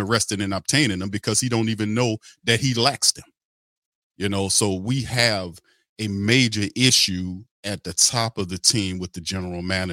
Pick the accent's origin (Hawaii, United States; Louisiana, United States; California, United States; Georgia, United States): Louisiana, United States; New Orleans; And listen, I'm from New Orleans, bro.